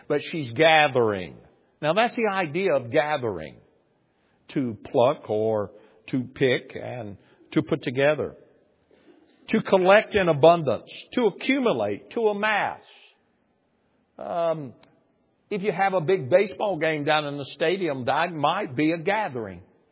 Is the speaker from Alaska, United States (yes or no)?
no; Arkansas, United States; Some might say ecclesia. I don't. I'm from Arkansas. I believe it's ekklesia.